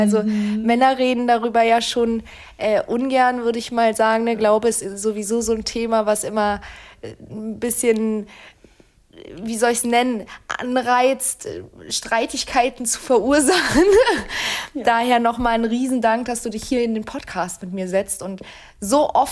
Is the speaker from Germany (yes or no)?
no; Turkey; weil ich bin Türkin